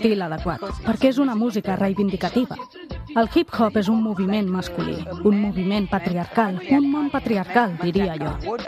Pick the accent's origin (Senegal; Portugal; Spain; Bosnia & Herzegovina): Senegal; Dakar; also born or lived in Casamance; Vaig néixer a Dakar i em vaig criar amb el meu oncle.